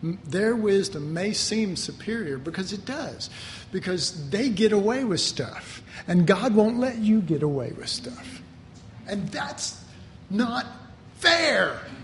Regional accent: Dallas, Texas, United States; I grew up in Oak Cliff. I know about getting revenge.

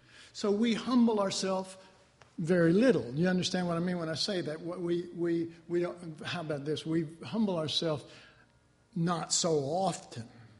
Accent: United States; You know, we Americans aren't as good at as the English

